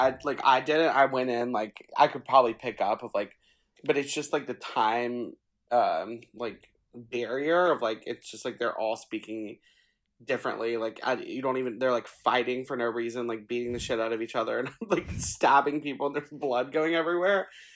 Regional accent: Southern United States, United States; I feel like I was lucky growing up in the South where I could, like, go to these places.

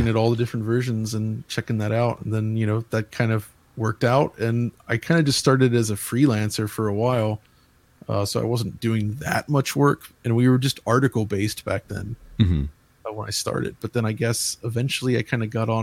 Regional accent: Cincinnati, Ohio, United States; Is actually from, I'm from Cincinnati, Ohio.

